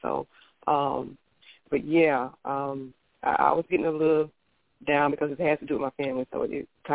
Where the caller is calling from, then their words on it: South Carolina, United States; South Carolina.